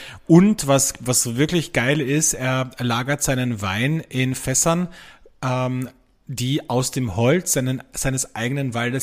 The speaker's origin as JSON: {"language": "German", "country": "Austria", "said": "Das wird sie nicht ausgehen, sagen wir bei uns in Österreich, gell?"}